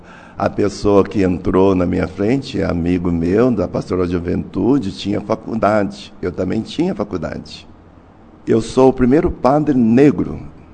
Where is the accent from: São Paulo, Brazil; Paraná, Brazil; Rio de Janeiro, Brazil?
Paraná, Brazil; Jacarezinho; Eu sou de uma cidade de Jacarezinho. Lá tem muitos negros.